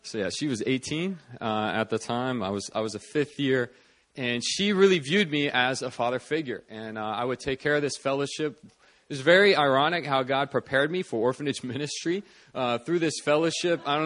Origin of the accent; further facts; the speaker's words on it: United States; It's very different, I guess, culture that I grew up in the States.